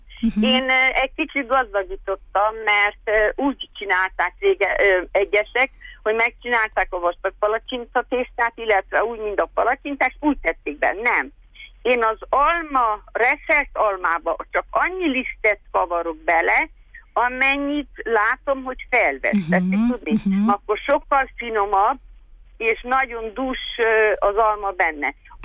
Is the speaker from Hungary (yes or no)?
no; Székely Land, Romania; Én Kis-Küpülő mentéről vagyok, Székelyföldről származom